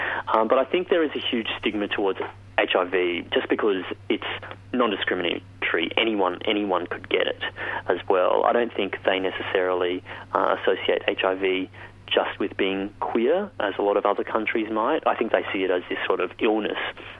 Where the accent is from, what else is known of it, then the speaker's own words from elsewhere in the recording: Australia; as an Australian coming into different countries